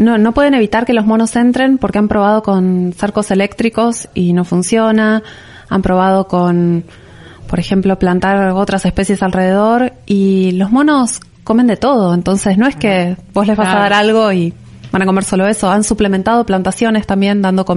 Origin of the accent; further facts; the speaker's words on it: La Plata, Buenos Aires Province, Argentina; Yo soy de La Plata, sí.